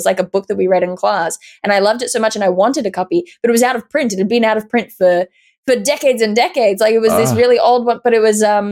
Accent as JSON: {"language": "English", "town": "Nowra", "region": "New South Wales", "country": "Australia", "tie": "born or raised there", "said": "I grew up in Nowra, which has a high Indigenous population"}